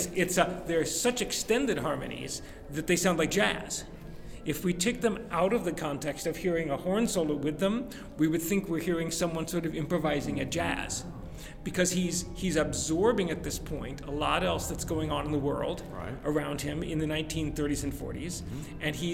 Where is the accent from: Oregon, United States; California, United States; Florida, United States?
Oregon, United States; I'm actually from Oregon. Galen, until this afternoon, still thought I was from New York.